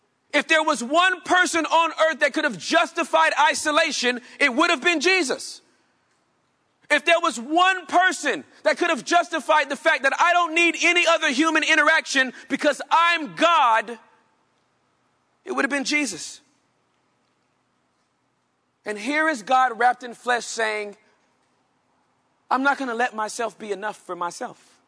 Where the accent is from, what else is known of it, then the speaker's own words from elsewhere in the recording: California, United States; also born or lived in Texas; When we first met, I came from California and I moved to Texas